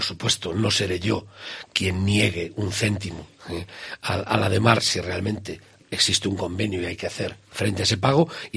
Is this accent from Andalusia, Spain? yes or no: no; Castile and León, Spain; vengo de una comarca del Bierzo